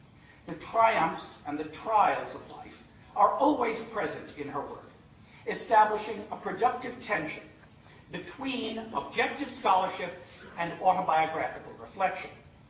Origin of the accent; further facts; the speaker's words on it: New York, United States; True, I'm also from New York, but so are millions.